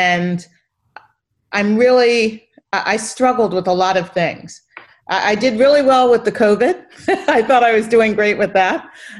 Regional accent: Philadelphia, Pennsylvania, United States; I come from Philadelphia. That's born and raised. So that was really a hotbed of racism also in the North.

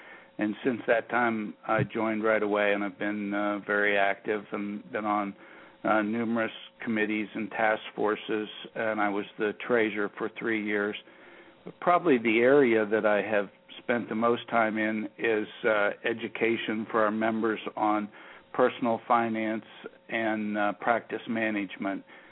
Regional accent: Florida, United States; I'm from Southeast Florida. I live in Boca Raton, and I practice in Pompano Beach, Florida

